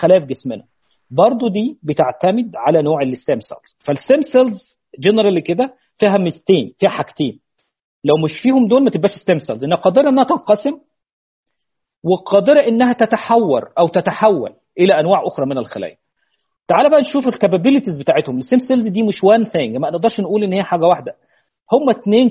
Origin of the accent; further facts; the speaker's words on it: Syria; طبعا انا سوري